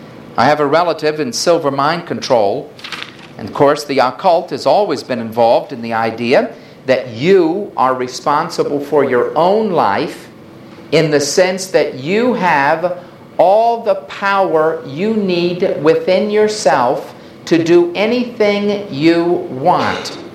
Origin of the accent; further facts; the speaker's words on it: New York City, New York, United States; Since I come from New York City